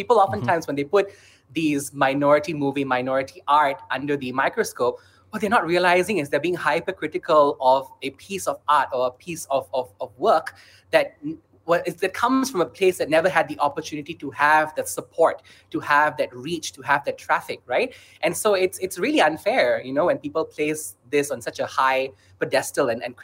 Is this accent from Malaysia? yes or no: yes; Malaysia; But I think something that I definitely relate to is being sidelined as a Malaysian Indian.